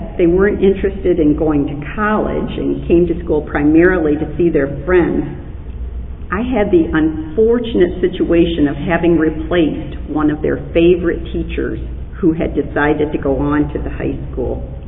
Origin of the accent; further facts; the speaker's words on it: Michigan, United States; The Detroit News, my hometown state newspaper